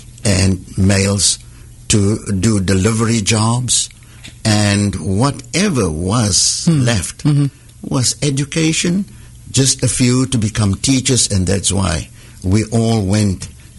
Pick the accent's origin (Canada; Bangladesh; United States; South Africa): South Africa; Potchefstroom, North West; Now, just a little background about Potchefstroom and what happened during my growing up there